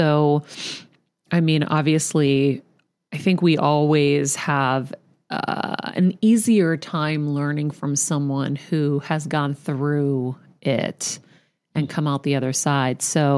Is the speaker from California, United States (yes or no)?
yes; Martinez, California, United States; born there; I was born in Martinez. Not too far from me.